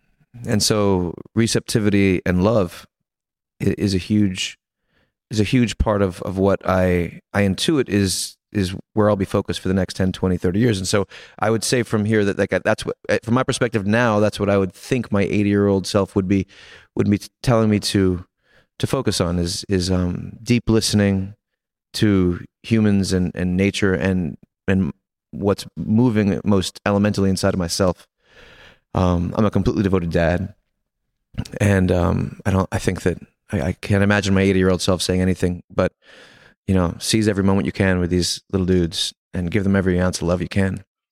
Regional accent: New York, United States

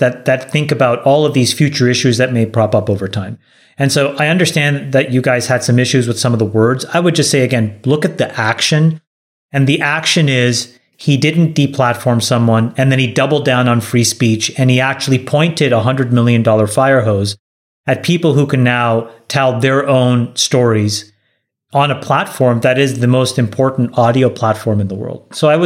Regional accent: Canada; I care about this so much as a Canadian

